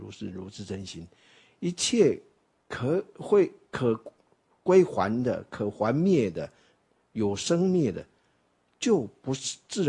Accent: Taiwan; 那个是我们台湾人发明的这个外国中文这样的啊

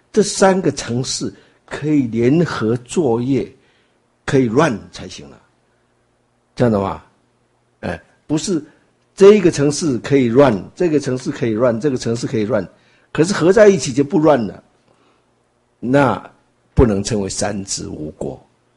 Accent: China; 这也显示出说，这个西洋人的思想跟我们中国人的思想不一样

